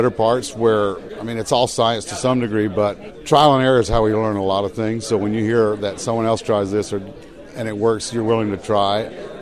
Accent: Washington, North Carolina, United States; I'm from Washington, North Carolina.

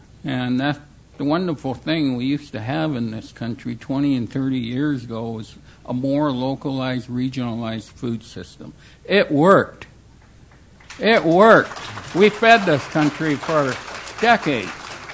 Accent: Iowa, United States; And, you know, I'm from Iowa.

